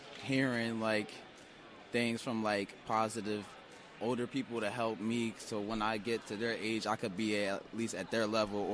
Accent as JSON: {"language": "English", "town": "Philadelphia", "region": "Pennsylvania", "country": "United States", "said": "from Philadelphia, and I go to Harrington High School."}